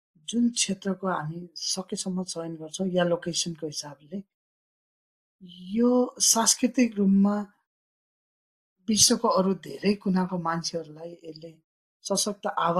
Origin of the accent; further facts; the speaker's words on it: Karnali Province, Nepal; म आफैले अब कर्णालीकै, म त्यहीँ जन्मे हुर्किएको भए पनि